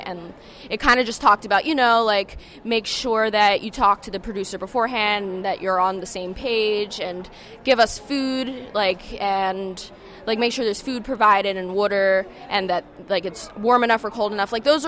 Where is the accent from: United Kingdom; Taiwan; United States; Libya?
United States; Philadelphia, Pennsylvania; I'm from Philadelphia.